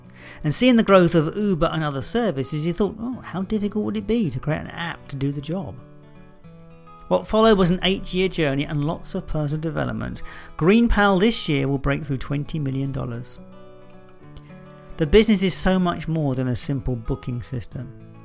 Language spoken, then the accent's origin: English; London, United Kingdom; now in Scotland; I'm a Brit. You see, I've complexity. I am a Londoner living in Scotland.